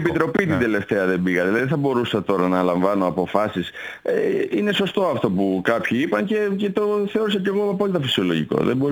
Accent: Central Greece, Greece; Στην Εύβοια, στον τόπο μου που είμαι εκεί και με ξέρει ο κόσμος ακόμα περισσότερο

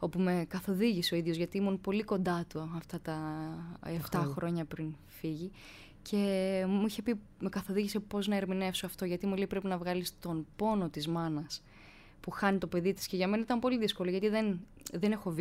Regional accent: Chania, Crete, Greece; γεννήθηκα στα Χανιά της Κρήτης, σε ένα σπίτι, σε μια πολύτεκνη οικογένεια, με πάρα πολύ μουσική.

